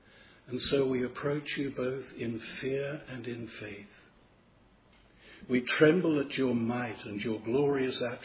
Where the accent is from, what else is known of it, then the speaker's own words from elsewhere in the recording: Australia; As an Australian, I recall that in Sydney years ago